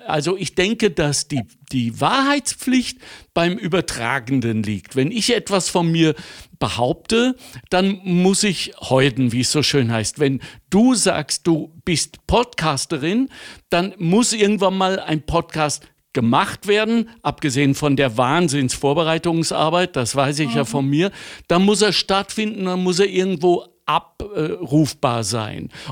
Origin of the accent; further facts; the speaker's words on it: Germany; Das ist auch natürlich meiner Herkunft geschuldet. Ich bin Deutscher